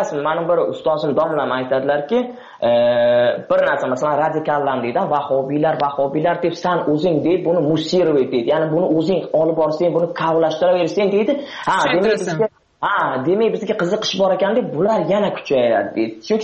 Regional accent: Tajikistan; now in Russia; men talabaman, Rossiyada o'qiyman, men Rossiyada o'qiyman, o'zim Tojikiston fuqarosiman, Tojikistondanman.

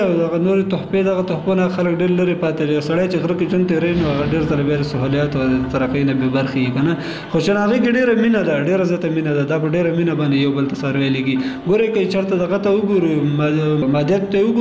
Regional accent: Afghanistan; تا ته ما مخکې وویل چې زه اصلا د کونړ ولایت اوسېدونکی یم.

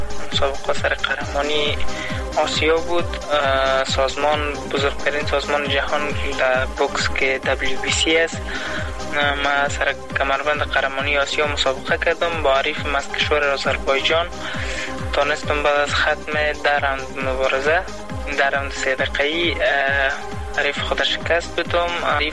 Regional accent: Afghanistan; ما یگانه افغان هستم که روی از این کمربند در تاریخ افغانستان مبارزه کردیم

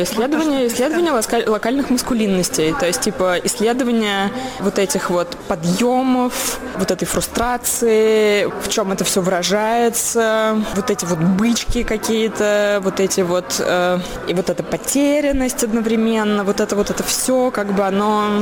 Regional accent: Moscow, Russia; Вот я росла в Москве в 90-е годы, заканчивала школу.

